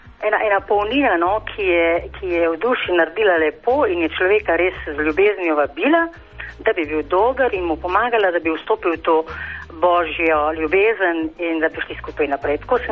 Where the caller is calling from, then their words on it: Črnuče, Ljubljana, Slovenia; iz Črnoč.